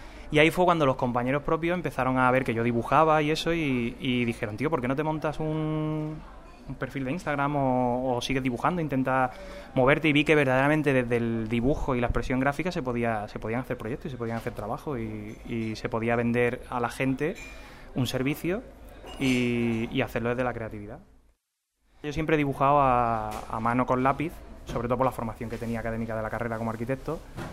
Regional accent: Ronda, Andalusia, Spain; born there; now in Valencia, Spain; Nací en Ronda, en Málaga, en Andalucía. Estudié arquitectura en Granada. Y ahora pues vivo en Valencia muy a gusto, porque me casé con una valenciana

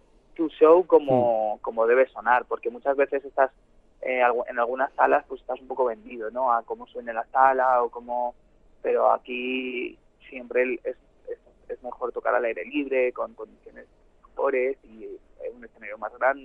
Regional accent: Talavera de la Reina, Castilla-La Mancha, Spain; yo soy de Talavera y he visto siempre toda mi vida a grupos

